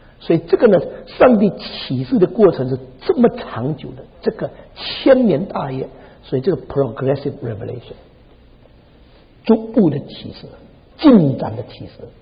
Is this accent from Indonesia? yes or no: yes; Indonesia; 这里只有我是印尼来的，